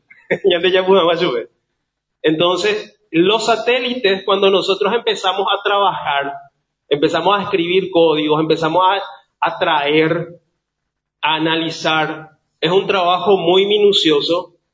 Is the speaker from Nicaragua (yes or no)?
no; Paraguay; Somos paraguayos, somos hijos de Dios, somos ante todo seres humanos